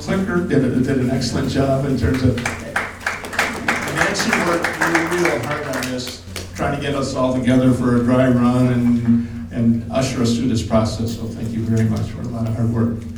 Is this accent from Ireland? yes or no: yes; Ireland; Actually, as an Irishman, I think it would turn out to be an opportunity for another Guinness or two.